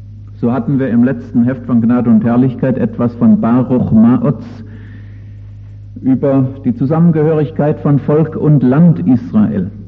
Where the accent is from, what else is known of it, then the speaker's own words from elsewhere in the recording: North Rhine-Westphalia, Germany; ich komme aus dem Siegerland, aber ich kann sagen, ich fahre in das Siegerland jährlich etwa zweimal im Durchschnitt